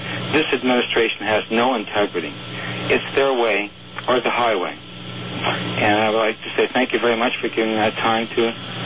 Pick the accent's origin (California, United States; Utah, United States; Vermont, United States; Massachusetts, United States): Vermont, United States; Poultney; two great Americans that I grew up with in my hometown of Poultney, Vermont.